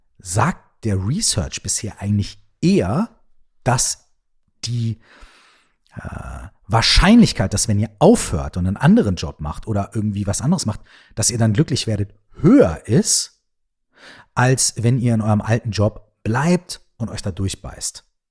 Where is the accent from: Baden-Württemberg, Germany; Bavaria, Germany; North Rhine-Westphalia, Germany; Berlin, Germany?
North Rhine-Westphalia, Germany; Minden; ich wohne in, weiß ich nicht, Minden, ja, meiner Heimatstadt.